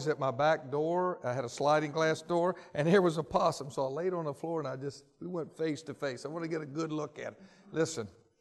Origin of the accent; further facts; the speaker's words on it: Louisiana, United States; I know growing up in Louisiana, when we would go rabbit hunting, we always had to wait till after the first frost.